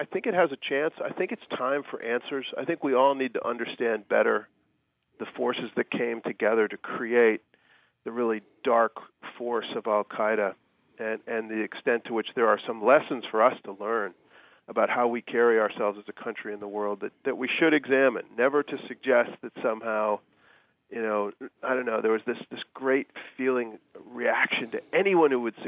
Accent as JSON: {"language": "English", "country": "United States", "said": "me as an American"}